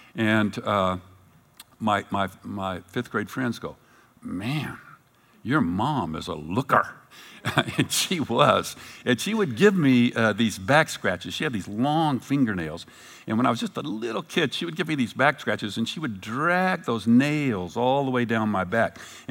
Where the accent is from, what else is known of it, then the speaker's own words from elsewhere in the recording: Fort Worth, Texas, United States; when I was a little boy in Texas, growing up in Fort Worth, Texas